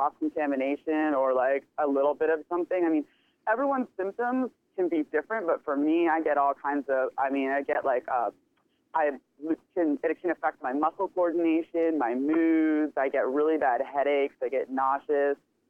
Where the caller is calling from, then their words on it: San Diego, California, United States; from San Diego.